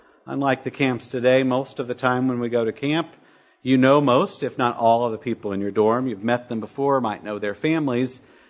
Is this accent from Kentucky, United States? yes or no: yes; Kentucky, United States; Our differences were very obvious. I was from Kentucky, which was a strike against me.